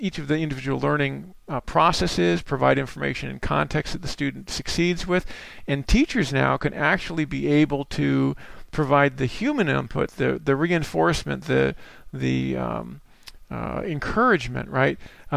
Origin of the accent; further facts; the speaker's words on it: Washington, District of Columbia, United States; born there; I was born in Washington, D.C. in the United States, and my father took me as a young boy to the cherry blossom season there.